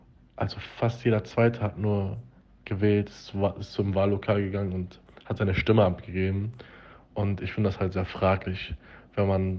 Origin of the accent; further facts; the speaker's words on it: Bochum, North Rhine-Westphalia, Germany; hier in Bochum, wo ich herkomme, ich komme ja ursprünglich aus Bochum